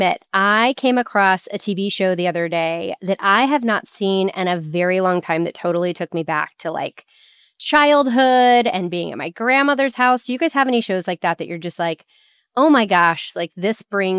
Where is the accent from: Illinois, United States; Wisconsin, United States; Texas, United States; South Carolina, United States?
Texas, United States; And like, I grew up in Texas. We didn't talk like that to anyone.